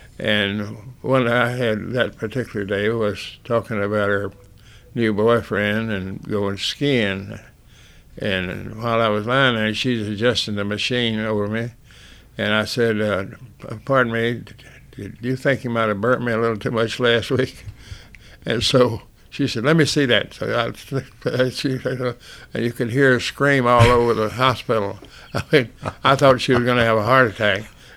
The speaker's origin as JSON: {"language": "English", "region": "Alabama", "country": "United States", "tie": "born or raised there", "lives_now": "Melbourne, United States", "said": "a doctor from over here in Melbourne who was from my hometown in Alabama."}